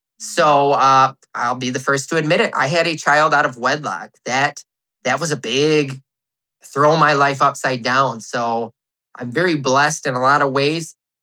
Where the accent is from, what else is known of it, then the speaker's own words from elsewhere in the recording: Cass City, Michigan, United States; So I am born and raised in Cass City, Michigan. I live in Cass City currently